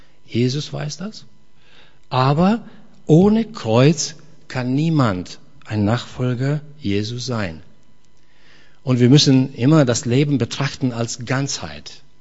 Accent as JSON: {"language": "German", "country": "Romania", "said": "nach der Wende, als Ceausescu entfernt wurde und bei uns in Rumänien auch besser wurde, Demokratie"}